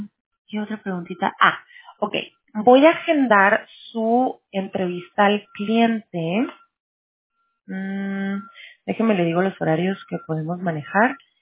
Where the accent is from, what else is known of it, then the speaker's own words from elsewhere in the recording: Mexicali, Baja California, Mexico; now in United States; Digo, no me fui tan lejos de casa porque yo soy de Baja California. O sea, nací